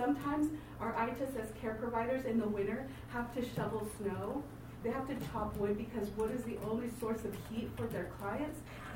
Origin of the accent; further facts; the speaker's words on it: California, United States; So I'm from Trinity County.